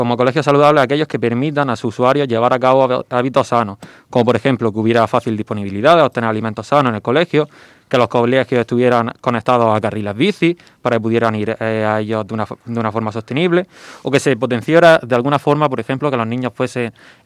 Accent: Almería, Andalusia, Spain; De Almería Capital.

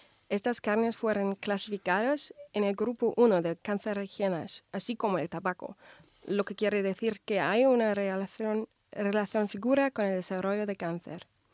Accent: Munich, Bavaria, Germany; Spanish is a second language; now in Spain; Hola, vengo de Alemania, de Múnich, y soy estudiante de medicina en el quinto año

